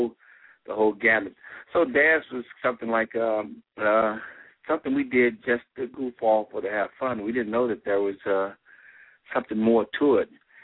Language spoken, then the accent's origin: English; St. Louis, Missouri, United States; because the neighborhood I grew up in St. Louis was the poor neighborhood